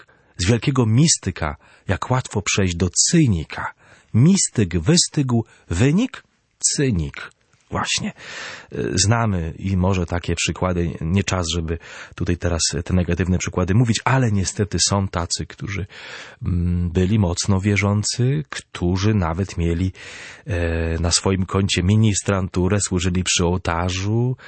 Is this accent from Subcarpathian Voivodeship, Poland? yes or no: no; Władysławowo, Pomeranian Voivodeship, Poland; U nas na Kaszubach mówi się metrzimume z błega. My trzymamy z Bogiem. W herbie mojego miasta Władysławowa